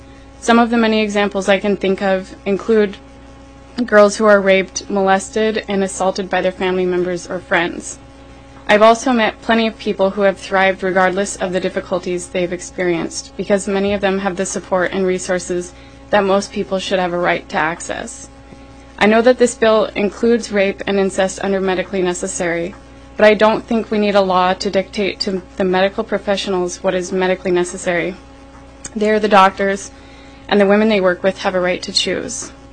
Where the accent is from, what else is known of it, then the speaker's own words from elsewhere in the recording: Juneau, Alaska, United States; I was born and raised in Alaska, and it never ceases to amaze me how diverse this state is. As a young woman growing up in Juneau, I have always felt fairly safe.